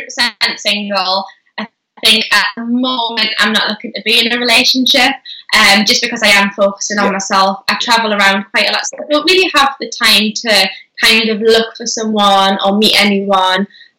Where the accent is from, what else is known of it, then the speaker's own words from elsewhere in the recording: Newcastle, North East England, United Kingdom; Well, I'm from Newcastle, so anything alcoholic.